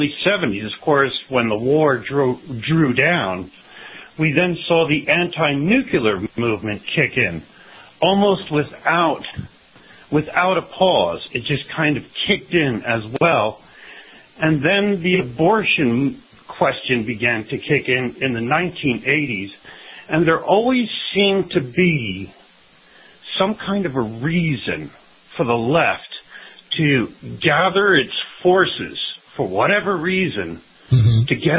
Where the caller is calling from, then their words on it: Las Vegas, Nevada, United States; I'm calling from Las Vegas, Nevada.